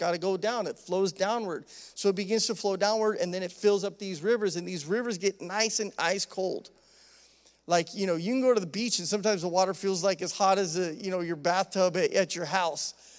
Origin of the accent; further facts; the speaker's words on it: Idaho, United States; When I was a kid, you know, growing up in Idaho, we were very blessed to have lots of rivers.